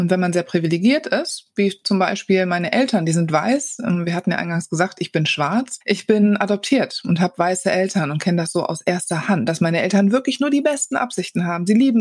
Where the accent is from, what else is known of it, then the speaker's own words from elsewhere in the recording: Wuppertal, North Rhine-Westphalia, Germany; born there; ich bin in Wuppertal geboren